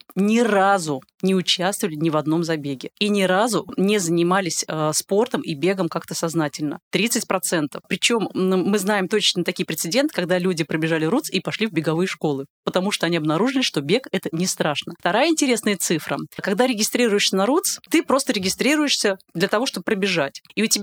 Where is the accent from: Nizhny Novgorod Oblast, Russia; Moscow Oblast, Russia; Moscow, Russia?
Nizhny Novgorod Oblast, Russia; Nizhny Novgorod; Я сама из Нижнего Новгорода.